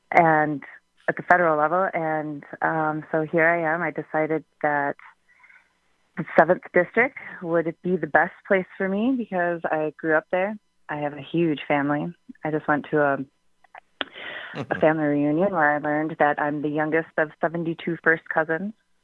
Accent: Merrill, Wisconsin, United States; also born or lived in Wausau; I was born and raised in Merrill, Wisconsin. I lived a lot of my life in Wausau.

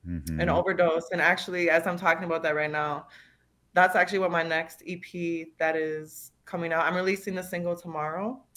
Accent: St. Michael, Minnesota, United States; So I'm from St. Michael, Minnesota, and then I grew up there. That's where most of my mom's side is from, and I moved to Minneapolis when after high school

